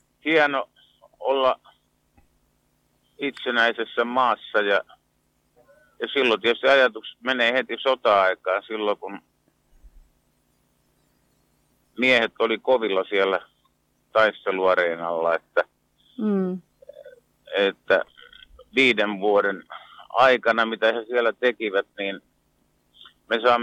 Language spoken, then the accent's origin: Finnish; Reposaari, Satakunta, Finland; born there; Mä olen ihan Reposaarelta syntynyt